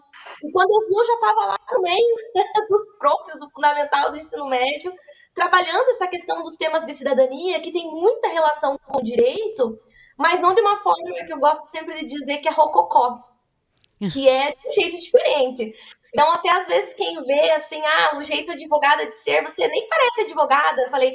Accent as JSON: {"language": "Portuguese", "region": "Paraná", "country": "Brazil", "lives_now": "Florianópolis, Brazil", "said": "Eu sou paranaense, você disse, né? Tô morando agora aqui em Florianópolis."}